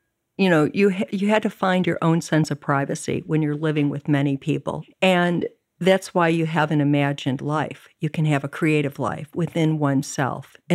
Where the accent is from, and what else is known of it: Chicago, Illinois, United States; born or raised there; also born or lived in Evanston